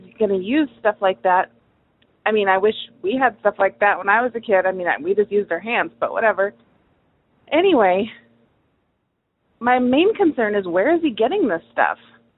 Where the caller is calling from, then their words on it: Michigan, United States; Hey, Dan, I'm calling from Michigan.